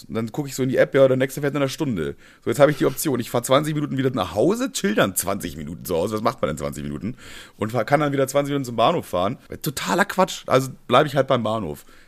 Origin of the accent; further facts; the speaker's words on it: Bavaria, Germany; ich bin ja eigentlich Urbayer. Ich bin in Bayern geboren, in einem kleinen Dorf, bin da aufgewachsen und alles, bin mit 18 in die nächste größere bayerische Dorfstadt, ist eigentlich fast eine Dorfstadt gezogen. Und meine ganze Kindheit und so war halt bayerisch geprägt.